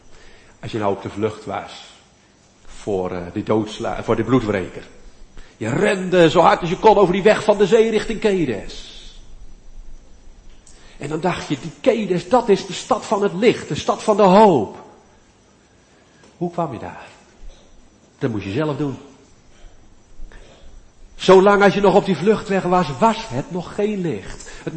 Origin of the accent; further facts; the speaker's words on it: Amsterdam, North Holland, Netherlands; Dus ja, ik kwam uit Amsterdam.